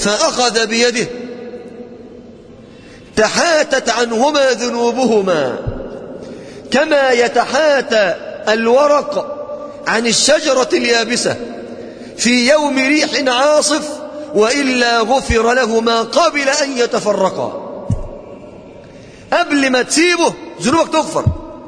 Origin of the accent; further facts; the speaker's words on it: Upper Egypt, Egypt; صعيدي، رجالة مصر والله